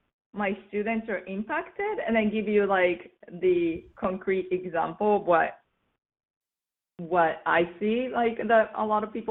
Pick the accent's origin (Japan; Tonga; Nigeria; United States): Japan; I'm originally from Japan. We don't wear shoes in the house.